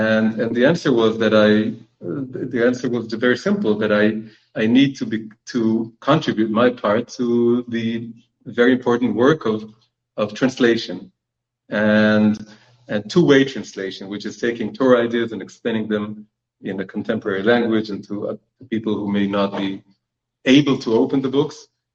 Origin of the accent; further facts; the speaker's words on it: Israel; So I was born in Israel about 48 years ago, and I grew up in a ultra-secular home, and I was very anti-anything Jewish